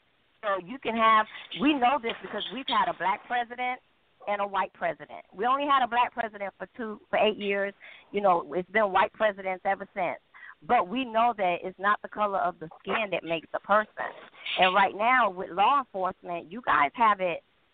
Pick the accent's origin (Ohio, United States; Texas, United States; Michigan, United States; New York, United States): New York, United States; now in US South; I know growing up here, I came from New York, I didn't really know racism in New York till I came down south.